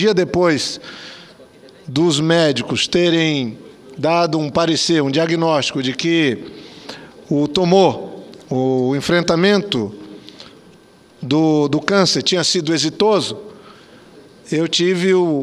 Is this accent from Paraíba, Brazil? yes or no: no; Acre, Brazil; Eu sou do estado do Acre.